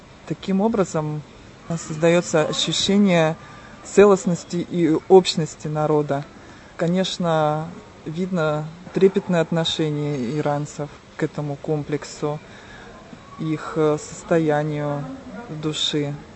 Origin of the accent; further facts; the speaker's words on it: Russia; Я приехала из России.